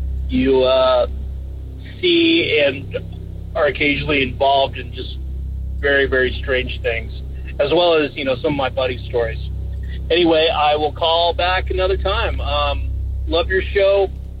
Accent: San Diego, California, United States; I'm from San Diego.

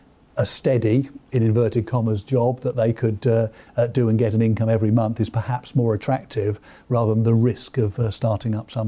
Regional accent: East of England, United Kingdom; I come from Cambridgeshire

